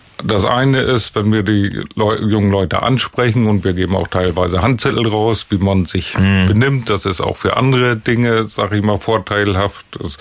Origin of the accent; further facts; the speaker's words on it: Bad Bevensen, Lower Saxony, Germany; Also ich komme aus Bad Bevensen, wir haben ca. 9000 Einwohner